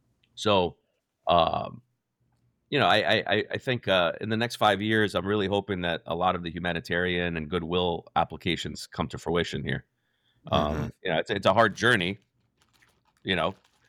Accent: New Jersey, United States; And I grew up in Jersey in low-income housing. I know what it's like not to have food.

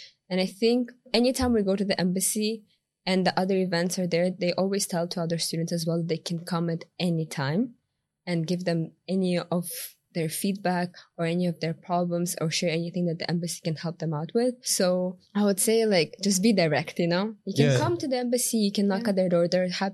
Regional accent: Tashkent, Uzbekistan; English is a second language; I was born and raised in Tashkent, but my family is originally from Samarkand.

